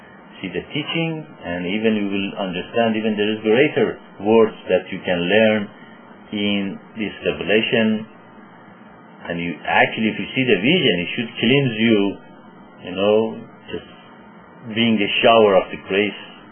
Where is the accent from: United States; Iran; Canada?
Iran; born there; English is a second language; You are pretty close where I was born. I was born in Iran, which is your neighbor.